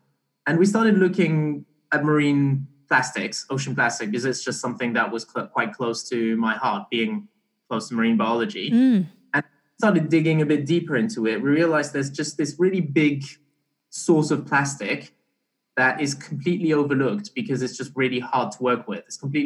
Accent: Barbados; also born or lived in Belgium; So I was born in Belgium, but I grew up kind of in Barbados for a few years.

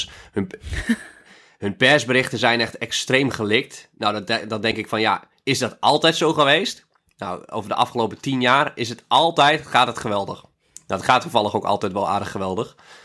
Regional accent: Lemelerveld, Overijssel, Netherlands; ik ben opgegroeid in Lemelenveld en daar is ook zo'n maaiveld.

